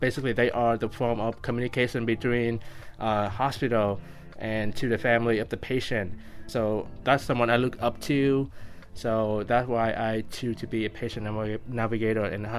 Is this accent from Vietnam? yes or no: yes; Vietnam; English is a second language; now in Seattle, United States; I came from Vietnam back in 2008. Back then, I do not speak English at all. So I went to Seattle World School to catch up on my English.